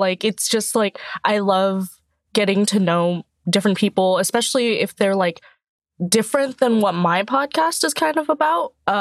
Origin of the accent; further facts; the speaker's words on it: Thailand; now in United States; So honestly, I first came to the U.S. back in 2004. I'm from Thailand originally.